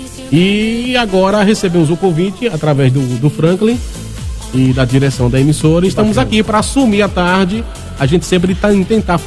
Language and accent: Portuguese; Aracaju, Sergipe, Brazil; born there; Aracaju. Nasci em Aracaju